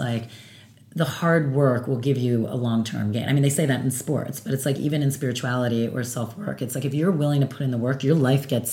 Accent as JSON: {"language": "English", "region": "New Jersey", "country": "United States", "said": "look, I'm from Jersey. Like, I curse a lot. I say it like it is."}